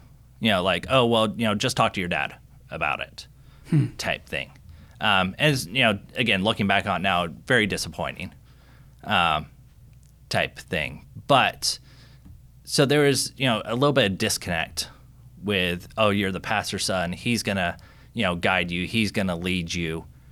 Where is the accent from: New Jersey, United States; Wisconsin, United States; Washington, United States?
Washington, United States; also born or lived in Memphis / Southern California; And so, I was born in Memphis, but then he got stationed into Southern California, and we were there for about 4 years, and then transferred up to Washington State. Well, pretty much just grew up the rest of the time there.